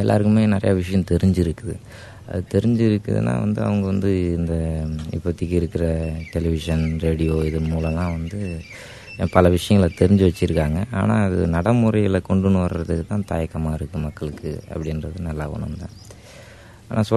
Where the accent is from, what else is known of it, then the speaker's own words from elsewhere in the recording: Auroville, Tamil Nadu, India; நான் ஆரோவில் இருக்கேன். நான் இங்கே சின்சாரிட்டின் ஆரோவில் ஒரு கம்யூனிட்டியாக தங்கியிருக்கிறேன். நான் சின்ன வயசுலேருந்தே இங்கே பிறந்து வளர்ந்த பையன்.